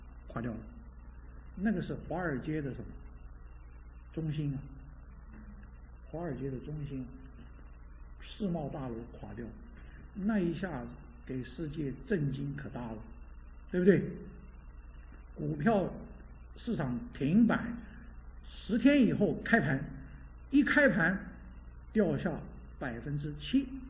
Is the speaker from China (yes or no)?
yes; China; 我们中国人有个农历，对吧？我们讲除夕，那是什么意思？